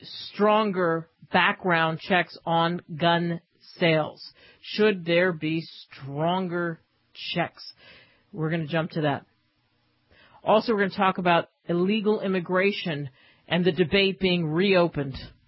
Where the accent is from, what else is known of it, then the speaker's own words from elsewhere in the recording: New York, United States; also born or lived in New Jersey; But I grew up in New York, New Jersey, where, you know, you're not carrying weapons. You don't have a shotgun that's in the truck. Now I live in a state, and I've lived all over the country.